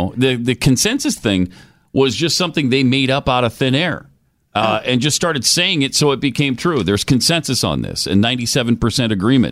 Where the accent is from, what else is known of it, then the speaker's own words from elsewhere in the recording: Montana, United States; I grew up in Montana. It happened every single winter.